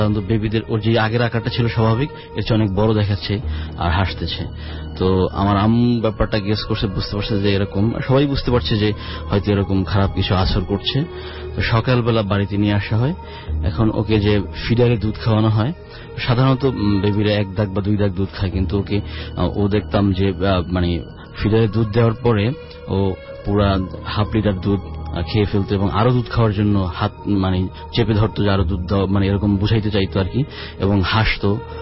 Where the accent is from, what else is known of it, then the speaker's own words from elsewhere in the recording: Madaripur, Dhaka Division, Bangladesh; now in Dhaka, Bangladesh; আরহাম district Madaripur, আর আমি এসেছি ঢাকার, পুরান ঢাকার আরমানি টোলা থেকে।